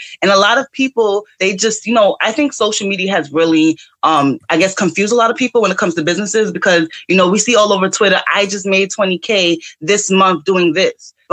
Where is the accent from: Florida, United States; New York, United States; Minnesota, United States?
New York, United States; Brooklyn; I don't want to say I come from the bottom, but I'm from Brooklyn, I'm from New York